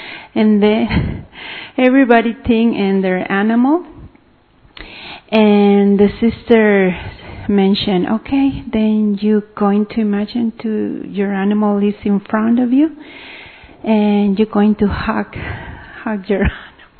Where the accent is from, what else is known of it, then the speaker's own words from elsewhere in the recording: Mexico; English is a second language; from Mexico